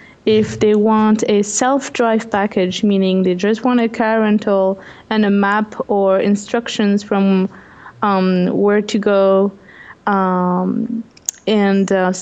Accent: the Alps, France; English is a second language; As you can hear my accent, I was born there, born and raised in the Alps.

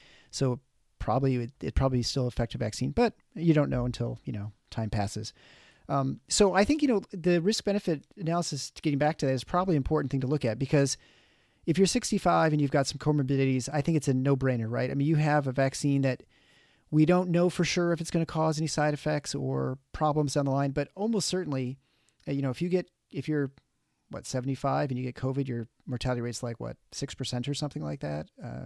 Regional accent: Canada

